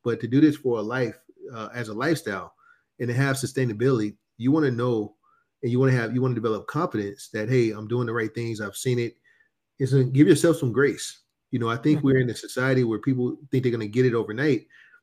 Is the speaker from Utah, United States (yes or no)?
no; Oakland, California, United States; I grew up in the Bay Area in Oakland